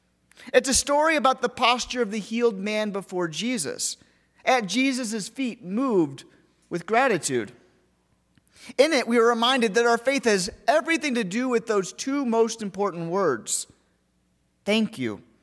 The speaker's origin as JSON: {"language": "English", "region": "Ohio", "country": "United States", "tie": "born or raised there", "said": "That is not what I experienced while growing up in Ohio."}